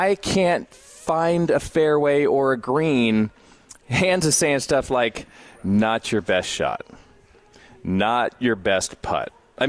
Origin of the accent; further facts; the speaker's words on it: Los Angeles, California, United States; None of that is true. I grew up in South Central.